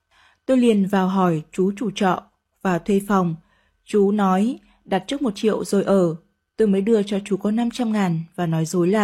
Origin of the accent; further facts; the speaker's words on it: Cao Bằng, Vietnam; tôi sinh ra và lớn lên ở Cao Bằng.